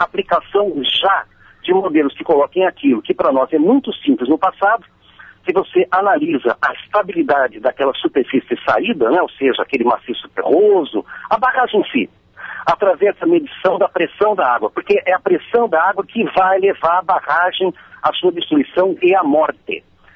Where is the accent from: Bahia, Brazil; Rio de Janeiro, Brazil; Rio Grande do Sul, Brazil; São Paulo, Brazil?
São Paulo, Brazil; eu agora analisando esse detalhe como paulista